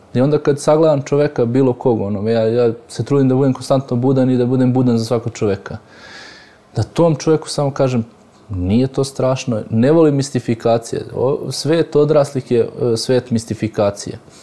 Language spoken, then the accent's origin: Serbian; Aranđelovac, Šumadija, Serbia; born there; To je tehnička stvar, da li sam ja rođen u Aranđelcu ili negde. Moj zavičaj na Kosovo i Metohiji.